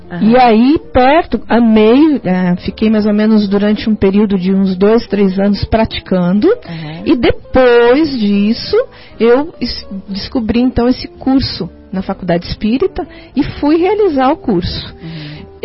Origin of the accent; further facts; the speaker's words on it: Cianorte, Paraná, Brazil; now in Curitiba, Brazil; eu cheguei com 16 anos em Curitiba, numa transição. Eu nasci em Curitiba, mas fui morar no interior do Paraná, em Cianorte.